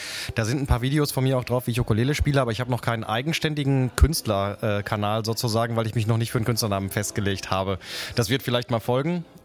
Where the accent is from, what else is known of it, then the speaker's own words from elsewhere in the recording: Bonn, North Rhine-Westphalia, Germany; ich komme aus dem Rheinland, also aus Bonn.